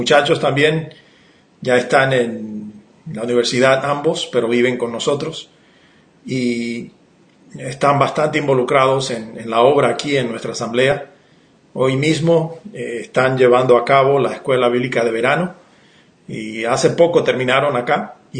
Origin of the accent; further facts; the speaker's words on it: Dominican Republic; moved away as an adult; now in United States; Yo soy originario de la República Dominicana. Llegué aquí a los Estados Unidos teniendo unos 18 años y he hecho de este lugar ahora mi casa.